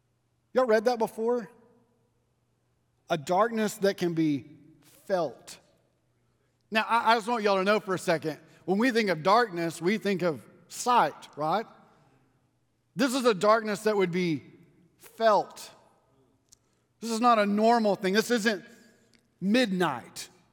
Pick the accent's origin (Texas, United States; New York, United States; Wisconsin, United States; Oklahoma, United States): Texas, United States; We're from West Texas. We're used to dirt.